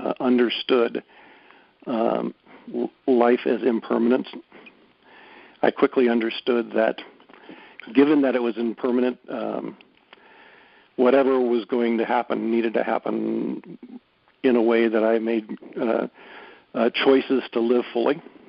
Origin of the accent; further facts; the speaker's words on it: St. Louis, Missouri, United States; born there; I was born in St. Louis and moved around a bit as a kid to parents who were wonderful, and we were not remarkable.